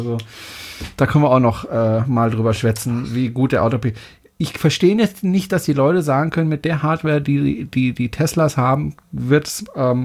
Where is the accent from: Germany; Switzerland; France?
France; ich bin Franzose.